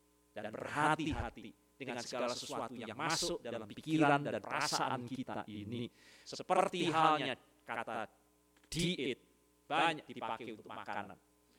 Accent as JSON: {"language": "Indonesian", "country": "United States", "second_language": "Indonesian", "said": "Kita orang Amerika punya pepatah ini."}